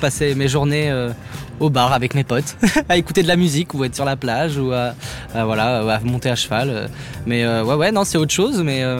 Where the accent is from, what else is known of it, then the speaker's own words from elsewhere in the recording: Brittany, France; je passais beaucoup de temps chez moi en Bretagne, comme on a la mer et tout